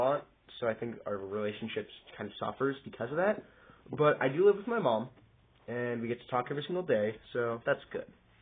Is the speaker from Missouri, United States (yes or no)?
no; Grover Beach, California, United States; Where I grew up? Grover Beach.